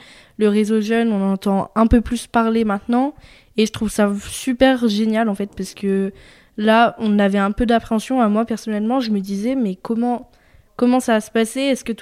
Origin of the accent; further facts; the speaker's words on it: Saint-Jean-en-Royans, Auvergne-Rhône-Alpes, France; Alors moi, je viens du Royan, Saint-Jean-en-Royan.